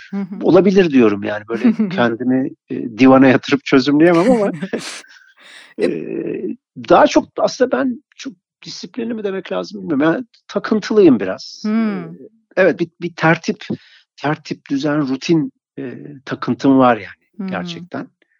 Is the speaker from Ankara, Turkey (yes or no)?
yes; Ankara, Turkey; Seçtiğim yer, yaşamayı seçtiğim yer Ankara. Yani aile köküm İstanbullu ama ben Ankaralıyım.